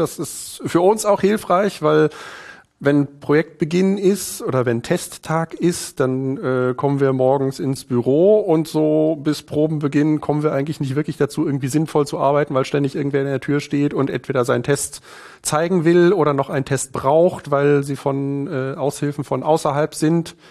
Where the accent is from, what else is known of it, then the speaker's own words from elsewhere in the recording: Berlin, Germany; Berlin. Ich komme aus Berlin, genau.